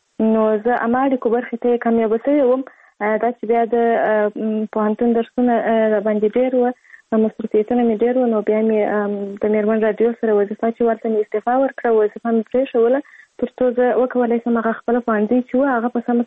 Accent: Kandahar, Afghanistan; born or raised there

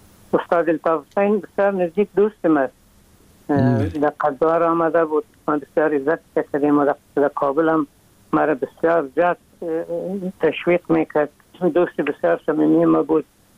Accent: Afghanistan; اونام به این امید که گویا ما از افغانستان آمدیم

